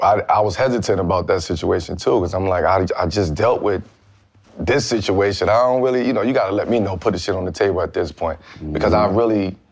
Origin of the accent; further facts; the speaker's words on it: Brooklyn, New York, United States; So it was just hard growing up in Brooklyn, man, as a kid.